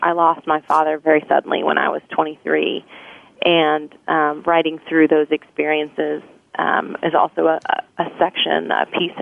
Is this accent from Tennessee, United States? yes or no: yes; Memphis, Tennessee, United States; I grew up in Memphis, Tennessee. I'm first-generation Indian immigrant, and so that was an interesting experience.